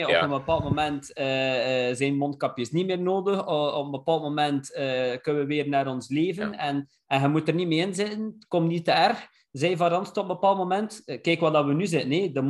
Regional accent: Belgium; Ja, natuurlijk hebben wij dan als Belgen, inderdaad

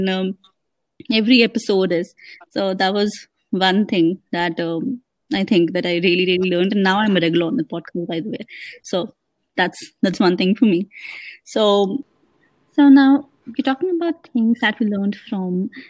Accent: Kanpur, Uttar Pradesh, India; the 19th I was back to my hometown, and the next day it was lockdown. And had I not booked it, had I waited for a day more, I would never be in Kanpur. I would be in Bangalore.

